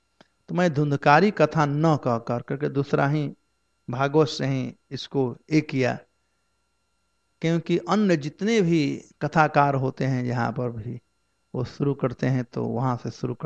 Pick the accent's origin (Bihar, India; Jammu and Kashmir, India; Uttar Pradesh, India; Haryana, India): Bihar, India; हमारे यहाँ बिहार में कहते हैं कि इसी जिह्वा से लोग पान भी खाते हैं और पनही भी खाते हैं।